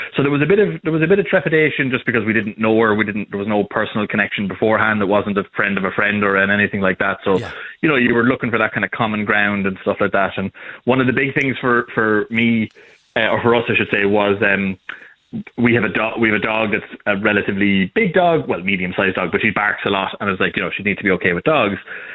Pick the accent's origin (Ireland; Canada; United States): Ireland; Wexford, Leinster; I'm from Wexford originally